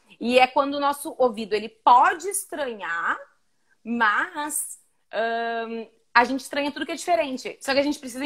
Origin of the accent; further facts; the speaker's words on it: Pelotas, Rio Grande do Sul, Brazil; eu sou de Pelotas, né?